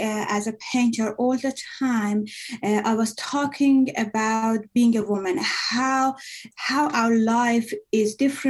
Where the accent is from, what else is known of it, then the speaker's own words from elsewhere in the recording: Iran; English is a second language; moved away as an adult; now in United States; I am from Iran. I lived all my life in Iran until the age of 33. And then I came here to study and change my life, basically.